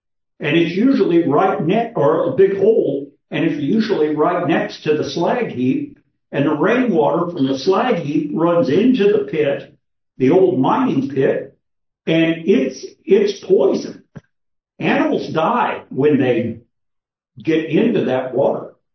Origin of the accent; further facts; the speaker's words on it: Kentucky, United States; I grew up in Kentucky, and I don't know if you've ever seen strip mining